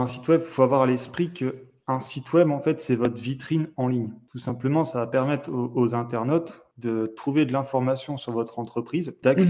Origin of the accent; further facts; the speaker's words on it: Hauts-de-France, France; J'ai 28 ans, je suis originaire de Picardie.